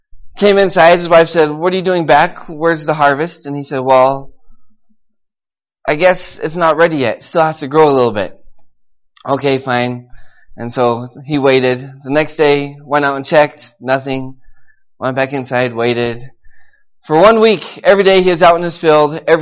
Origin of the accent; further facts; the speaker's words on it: United States; for me, I'm not American anymore. And so it's good to hear how different people are growing in America